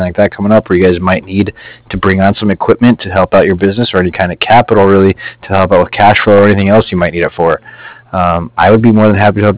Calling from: Cardiff, Wales, United Kingdom; I'm calling from Cardiff. It's C-A-R-D-I-F-F

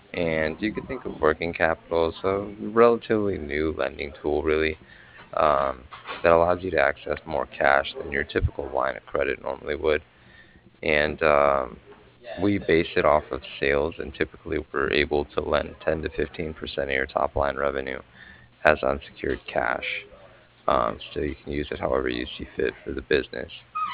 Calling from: Cardiff, Wales, United Kingdom; I'm calling from Cardiff.

